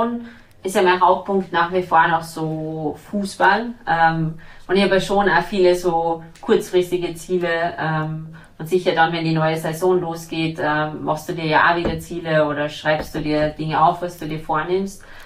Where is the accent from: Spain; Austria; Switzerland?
Austria; born there; wo ich jetzt herkomme, ich bin in Österreich geboren